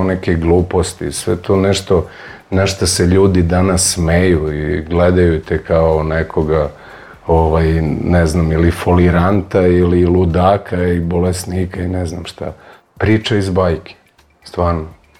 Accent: Zemun, Belgrade, Serbia; Ono što se kaže kod nas u Zemunu

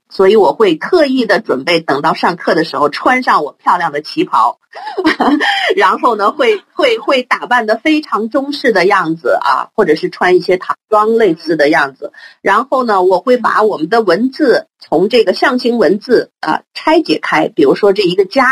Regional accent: Beijing, China; now in United States; 往年呢暑假我们都是全家回北京，让他们去中国的幼儿园

